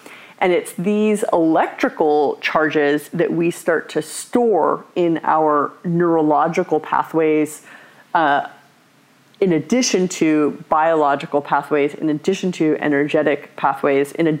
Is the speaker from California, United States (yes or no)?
yes; California, United States; I grew up in Southern California, and both of my parents were seekers.